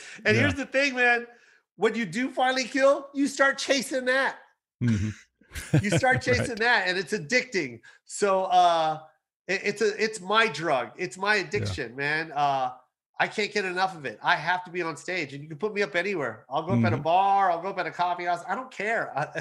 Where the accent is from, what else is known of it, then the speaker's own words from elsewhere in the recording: Philippines; the pressure as a Filipino mom